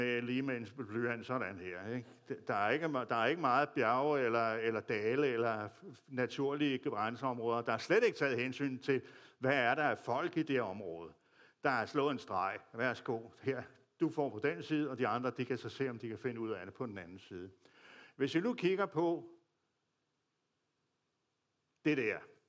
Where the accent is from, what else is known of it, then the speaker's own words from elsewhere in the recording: Copenhagen, Capital Region of Denmark, Denmark; Jeg ved ikke, at jeg er fra København.